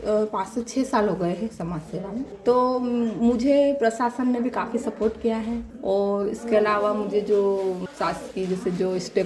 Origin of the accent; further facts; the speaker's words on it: Badhiya, Jharkhand, India; मैं ग्राम बढ़िया मांडू से हूँ